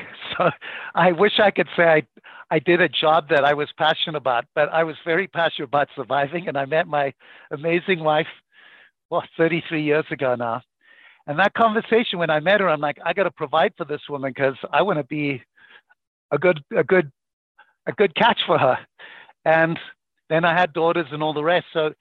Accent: Zimbabwe; I grew up in Zimbabwe to very, very poor parents, to a single mom with two sisters.

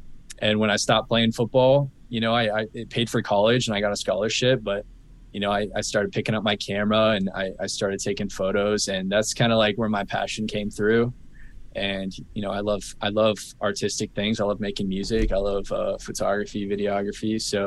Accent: Phoenix, Arizona, United States; We grew up in Arizona in Phoenix.

